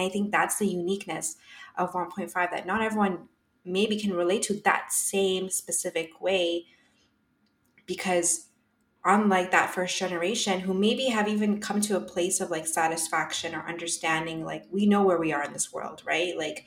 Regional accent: Ottawa, Ontario, Canada; growing up in Bayshore and in a very immigrant neighborhood in Ottawa

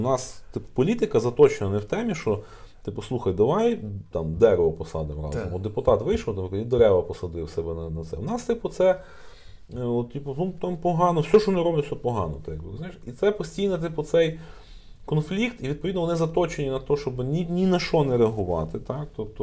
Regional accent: Kyiv, Ukraine; Я з Києва

